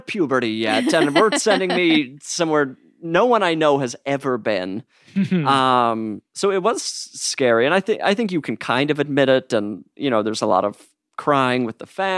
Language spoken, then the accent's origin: English; Salt Lake City, Utah, United States; I grew up Mormon. I'm from Salt Lake City.